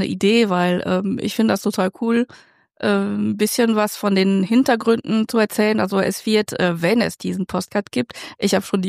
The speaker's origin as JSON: {"language": "German", "country": "France", "second_language": "German", "moved": "as an adult", "lives_now": "Germany", "said": "Ich komme aus Frankreich. Ich lebe seit 98 hier in Deutschland."}